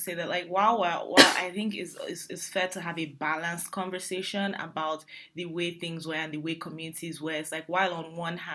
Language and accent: English; Nigeria; I just need myself as a Nigerian to to know them and to understand them.